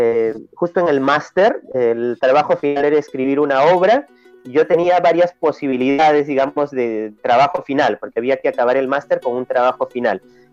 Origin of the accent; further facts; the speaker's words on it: Peru; Es algunos prejuicios que se ven aquí en mi país.